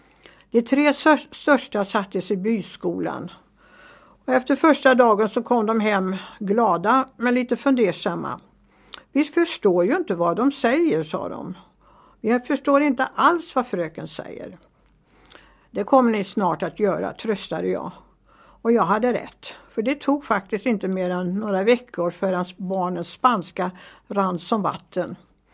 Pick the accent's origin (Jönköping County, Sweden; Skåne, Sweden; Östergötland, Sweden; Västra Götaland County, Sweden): Jönköping County, Sweden; Sandhem; Att dansa hade inte varit tillåtet i min barndom hemma i Sandhem.